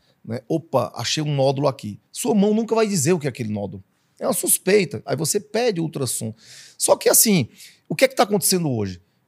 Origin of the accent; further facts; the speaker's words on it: Ceará, Brazil; Eu também tenho lugar de fala, que eu sou cearense